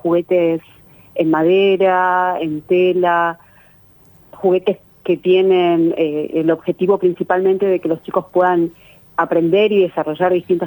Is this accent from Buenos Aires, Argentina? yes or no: no; Plotier, Neuquén, Argentina; soy de acá de Plotier.